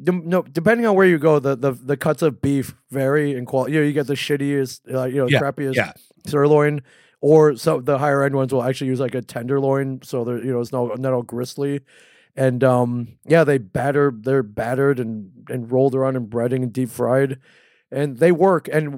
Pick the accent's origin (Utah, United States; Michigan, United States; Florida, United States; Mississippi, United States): Michigan, United States; And I growing up in Michigan, I was in heaven, man.